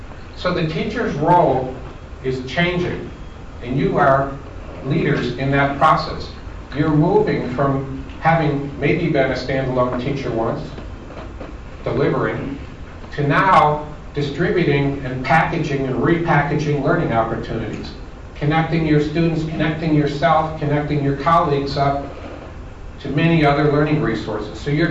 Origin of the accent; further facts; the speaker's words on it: Buffalo, New York, United States; now in Washington, D.C., United States; I live in Washington, D.C. I grew up in Buffalo, okay? So I live in Washington, D.C.